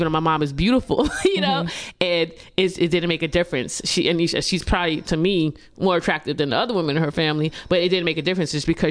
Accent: Guyana; I'm from the Guyana, and colorism was really rampant within, you know, our culture.

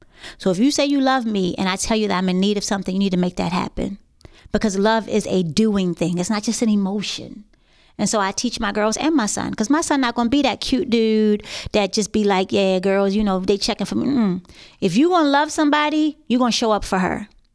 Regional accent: Baltimore, Maryland, United States; I had East Baltimore as my catchment area, and I was from Northwest Baltimore. So I wasn't real familiar with East Baltimore like that.

